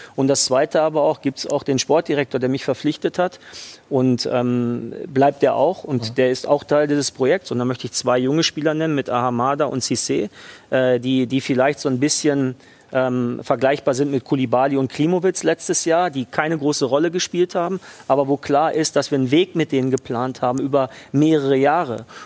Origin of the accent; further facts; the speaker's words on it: Dortmund, North Rhine-Westphalia, Germany; born there; bin ich in Dortmund geboren, habe dort lange gearbeitet.